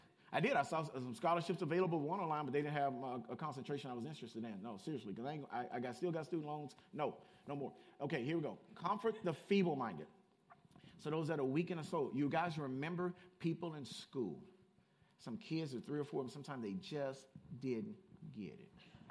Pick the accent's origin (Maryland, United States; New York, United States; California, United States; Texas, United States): California, United States; Compton; That was my attitude growing up in Compton.